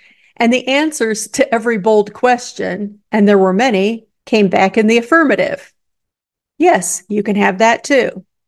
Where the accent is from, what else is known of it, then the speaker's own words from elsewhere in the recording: Midwest, United States; Because we are of a certain age, because we grew up in the Midwest, because we are working class